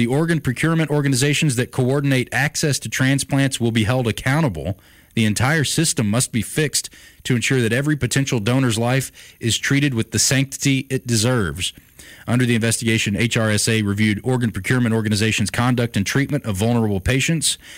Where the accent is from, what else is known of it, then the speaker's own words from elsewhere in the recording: United States; As just a human being, and as an American, you'd go, surely not